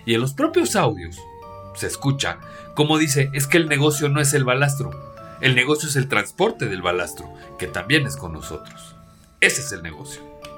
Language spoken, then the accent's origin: Spanish; Mexico; O sea, nosotros no, como mexicanos, no podemos tener acceso a la información